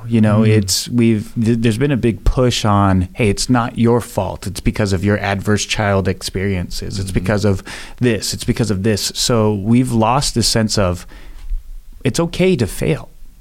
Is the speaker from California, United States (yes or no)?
yes; North Highlands, California, United States; And it's something like growing up in North Highlands, there was a lot of drugs, gangs.